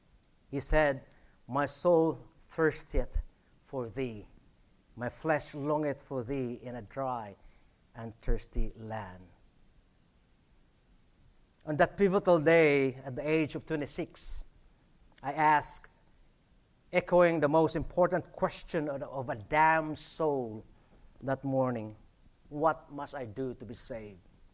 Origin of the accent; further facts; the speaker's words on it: Philippines; I was born and bred in the Philippines in a non-practicing Catholic family.